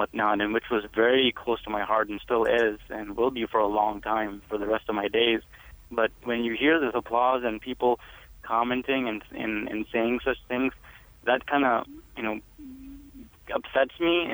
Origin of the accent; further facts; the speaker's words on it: Pakistan; now in United States; my wife, who's from India, and she's Hindu, and I'm Muslim, and I'm from Pakistan.